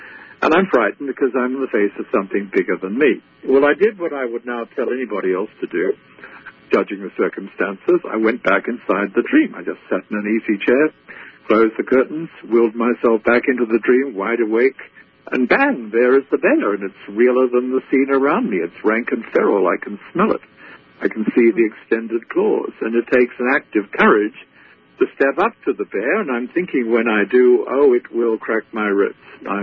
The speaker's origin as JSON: {"language": "English", "country": "Australia", "tie": "born or raised there", "lives_now": "North America", "said": "I grew up in Australia. We have koalas."}